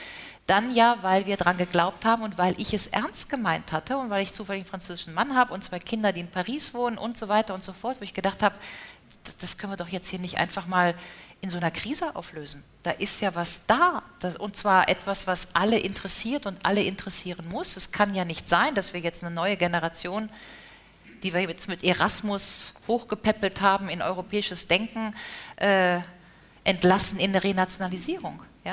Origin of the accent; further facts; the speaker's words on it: Germany; born there; aber ich bin einfach in der Bundesrepublik geboren und ich wohne jetzt in Deutschland.